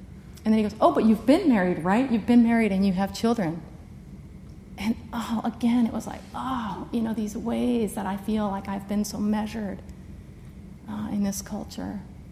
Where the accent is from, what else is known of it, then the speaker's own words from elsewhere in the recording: United States; I said, yeah, mm-hmm, I'm an American.